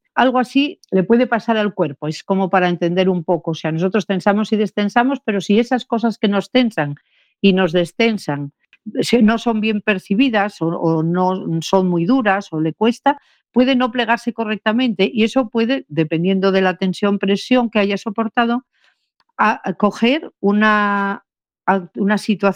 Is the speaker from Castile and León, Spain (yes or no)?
yes; Arganza, Castile and León, Spain; Hoy estoy en el Bierzo, en un pueblo Bierzo. En Arganza. Sí, mi pueblo.